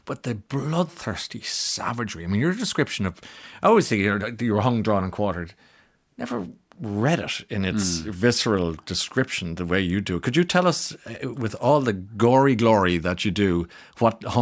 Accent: Ireland; should we not, as Irish people, be rooting for Cromwell at one point as a Republican

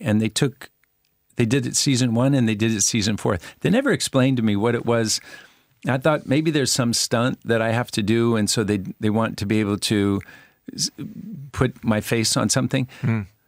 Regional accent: Utah, United States; also born or lived in Southern California; And I'd been growing up in Utah and Southern California.

